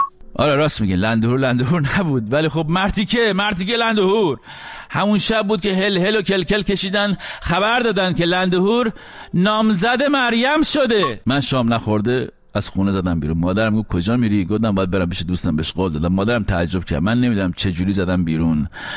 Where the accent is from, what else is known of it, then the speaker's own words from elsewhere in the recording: Iran; moved away; وقتی از ایران اومدم بیرون در اولین فرصت رفتم